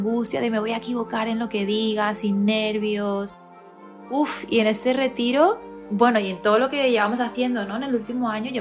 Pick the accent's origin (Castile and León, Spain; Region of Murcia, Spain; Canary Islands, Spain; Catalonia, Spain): Catalonia, Spain; Barcelona; lo hemos dado aquí en Barcelona, que es mi ciudad natal